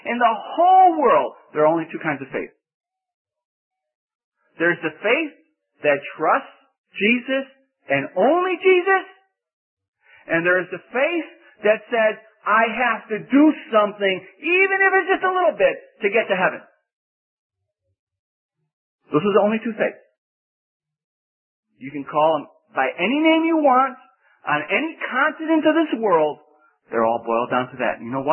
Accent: the North, United States; now in US South; See, coming to the South, being that I'm from the North, in the North, it's not too much trouble to find out who's not saved.

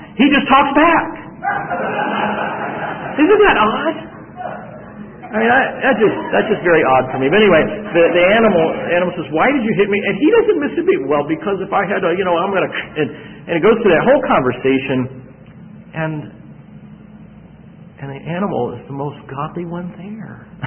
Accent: Southern United States, United States; accent: southern; That's my southern accent, sorry.

